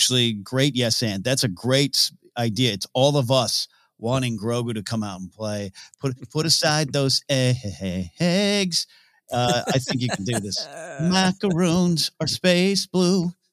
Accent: California, United States; he went to Cal Poly San Luis Obispo, which is a college nearby my hometown.

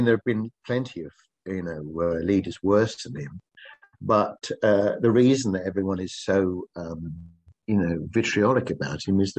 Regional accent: South East England, United Kingdom; I'm from Kent

